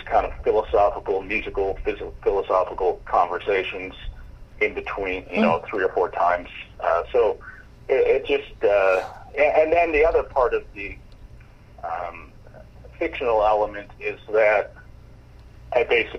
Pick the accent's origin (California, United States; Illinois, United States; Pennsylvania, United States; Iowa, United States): Illinois, United States; Chicago; one of the kind of main themes, I would say, of the story is how those events and growing up in Chicago in general, how it shaped my musical thinking.